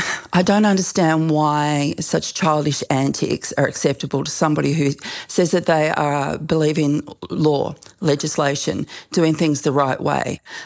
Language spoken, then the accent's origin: English; Australia; It's going to have huge impacts across Australia as a whole and could have huge impacts in my home state.